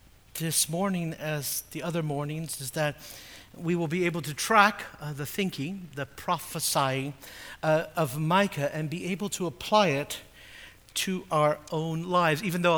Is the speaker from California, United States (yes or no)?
yes; California, United States; now in Michigan, United States; if you've grown up there, one of the great things as a Midwesterner, as I am now, is you miss the mountains. I mean, Michigan's beautiful, but the mountains.